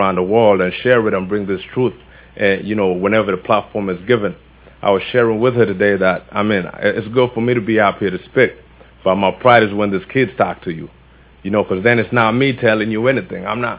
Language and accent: English; Uganda; but hold on, I'm from Uganda.